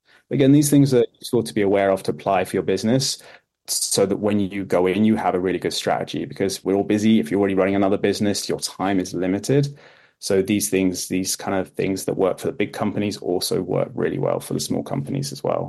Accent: United Kingdom; I'm very British in the way I don't like saying nice things about myself

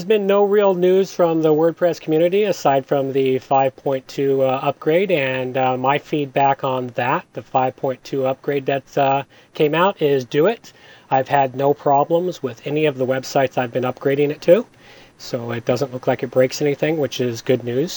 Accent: Victoria, British Columbia, Canada; After all, I'm from Victoria, the opposite end of the coast from you.

